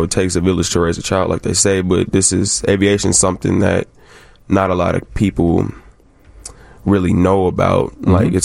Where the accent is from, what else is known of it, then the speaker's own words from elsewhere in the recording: McDonough, Georgia, United States; Well, I'm from Atlanta, South Atlanta, Georgia, like 20 minutes outside the city.